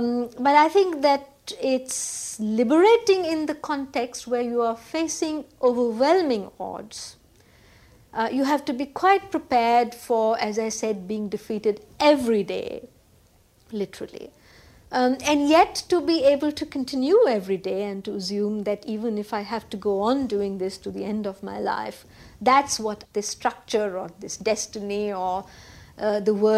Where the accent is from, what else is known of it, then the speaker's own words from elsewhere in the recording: India; For me, as an Indian, that motivation is also very difficult to understand.